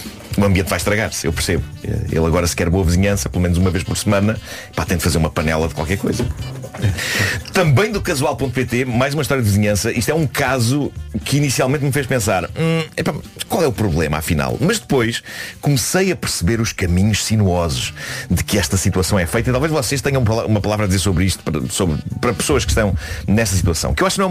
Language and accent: Portuguese; Lisbon, Portugal; foi no prédio em que eu cresci em Benfica.